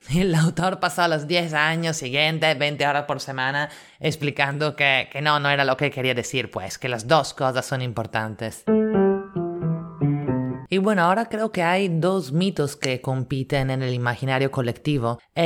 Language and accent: Spanish; Italy; now in Lima, Peru; italiana en Lima